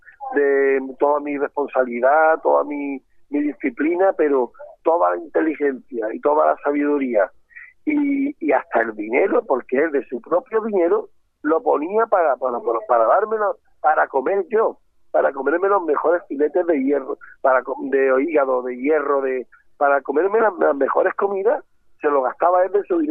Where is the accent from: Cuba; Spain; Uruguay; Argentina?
Spain; Marchena, Andalusia; Aquí en mi pueblo natal, en Marchena.